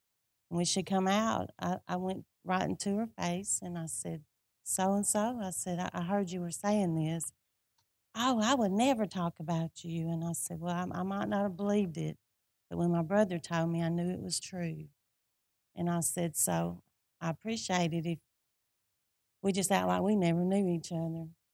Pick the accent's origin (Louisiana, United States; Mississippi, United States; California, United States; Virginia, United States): Louisiana, United States; This is not where we're from. We're from Louisiana.